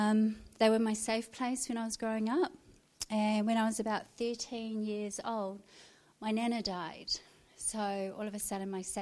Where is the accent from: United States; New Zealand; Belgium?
New Zealand; Waiouru, Manawatū-Whanganui; born there; I was born in 1967, which is about 50 years ago, and I was born in Waiuru, army camp.